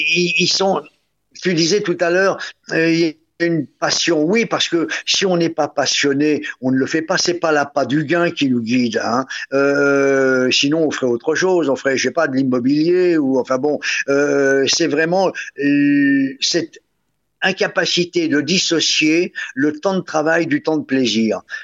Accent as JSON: {"language": "French", "town": "Paris", "region": "Île-de-France", "country": "France", "said": "J'étais au lycée à Paris, puisque je suis parisien"}